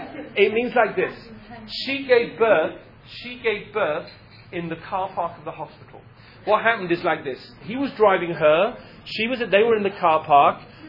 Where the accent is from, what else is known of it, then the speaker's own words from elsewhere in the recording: England, United Kingdom; Okay, so you can hear that I'm English.